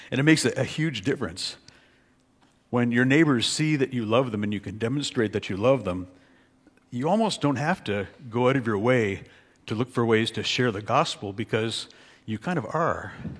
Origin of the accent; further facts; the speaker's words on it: Waterloo, Ontario, Canada; 30 years ago, Forward was much like the church I grew up in Waterloo